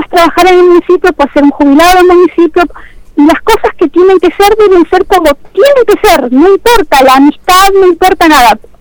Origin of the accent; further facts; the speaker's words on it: San Miguel, Buenos Aires Province, Argentina; now in Zárate, Argentina; Yo noto que acá, yo vengo de la zona de San Miguel.